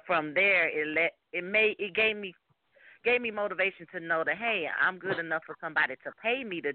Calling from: Dallas, Texas, United States; I'm calling from Dallas Cowboy, Texas.

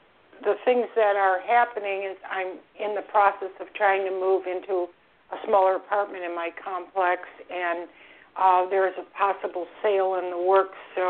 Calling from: Florida, United States; I'm calling from Florida.

